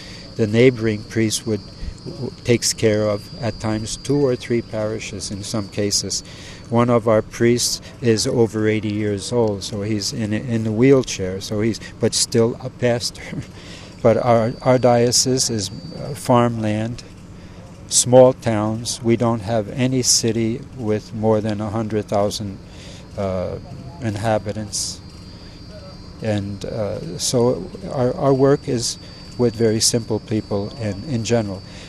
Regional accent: Troy, New York, United States; now in Valencia, Spain; I'm from Troy, New York, and I felt a certain identity because where I'm from is known for shirt and collars years ago in Troy, New York.

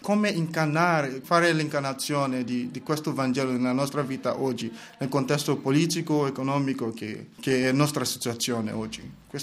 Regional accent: Lagos, Nigeria; Italian is a second language; now in Italy; Sì, sono della Nigeria, sono nato a Lagos.

